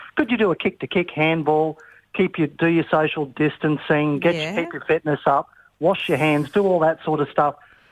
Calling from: Narangba, Queensland, Australia; Calling from Narangbar in Queensland. Go the mighty Narangbar Crows.

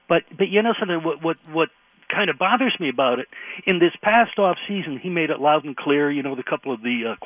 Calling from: Beacon Falls, Connecticut, United States; It's funny. … from Beacon Falls, but maybe I sound like Bobby.

